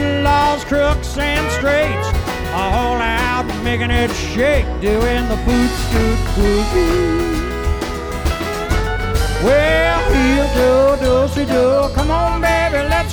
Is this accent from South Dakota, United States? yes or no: yes; Faulkton, South Dakota, United States; And I was thinking about my hometown, and I wrote this song. There's not much to say about Faulkton.